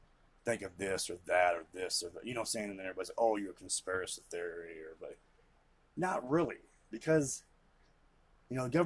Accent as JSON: {"language": "English", "country": "United States", "said": "And, you know, me as an American, and that's why I want to, like, you know, that's why I just wanted to start these podcasts"}